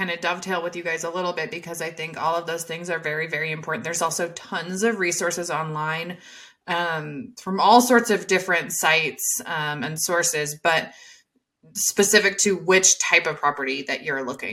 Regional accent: Iowa, United States; now in Denver, United States; I'm from Iowa and we're currently purchasing a property to turn into a midterm rental right in Grace's backyard. And it's because Denver here, our money doesn't go nearly as far.

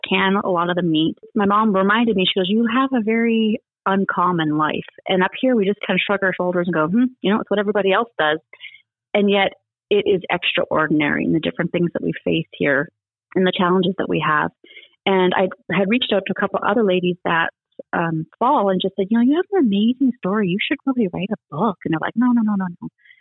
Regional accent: Edmonton, Alberta, Canada; now in United States; I grew up in Edmonton, Alberta, which is in Canada

